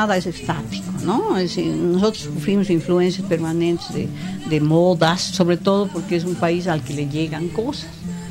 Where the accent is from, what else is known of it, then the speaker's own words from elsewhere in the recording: Bolivia; born there; como bolivianos, como gente que hemos nacido acá